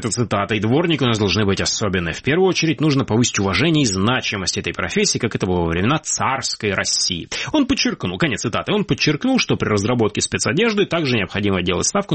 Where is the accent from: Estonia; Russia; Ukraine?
Ukraine; Simferopol, Crimea; я родом из Симферополя